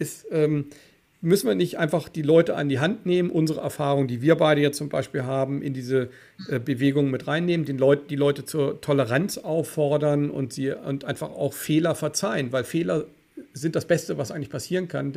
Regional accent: Germany; ich bin Deutscher und ich, meine Mutter ist Österreicherin und mein Vater ist wirklich Deutscher.

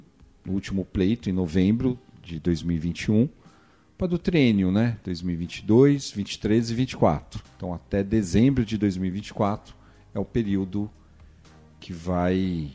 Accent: São Paulo, Brazil; eu sou filho da Freguesia do Ó. Eu nasci na Freguesia do Ó em 8 de junho de 1976. Meus pais também sempre moraram lá no bairro.

